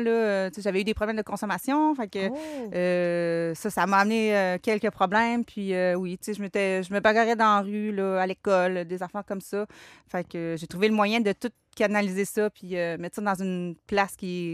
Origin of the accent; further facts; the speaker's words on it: Quebec City, Quebec, Canada; Je viens de Québec, de la ville de Québec.